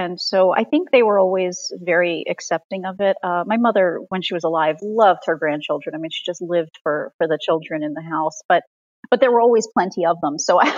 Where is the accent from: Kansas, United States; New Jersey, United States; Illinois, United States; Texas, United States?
New Jersey, United States; now in Portland, United States; I grew up in rural New Jersey on the East Coast of the U.S.